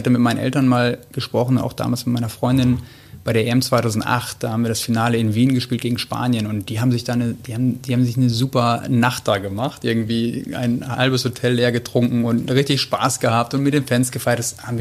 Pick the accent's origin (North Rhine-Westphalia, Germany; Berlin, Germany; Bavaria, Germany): North Rhine-Westphalia, Germany; Bad Oeynhausen; Ich bin in Bad Oeynhausen aufgewachsen und geboren